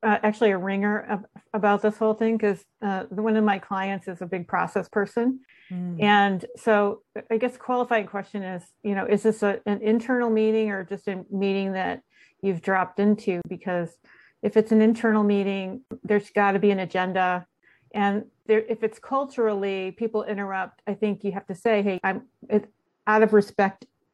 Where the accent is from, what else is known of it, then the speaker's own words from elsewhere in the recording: Midwest, United States; And as a Midwesterner and an introvert, that was a tough thing to overcome